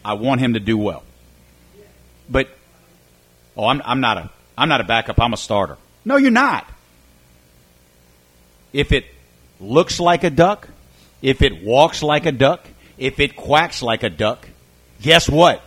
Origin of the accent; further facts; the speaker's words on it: the South, United States; I root for Southern football. I'm a Southerner. I root for Southern football.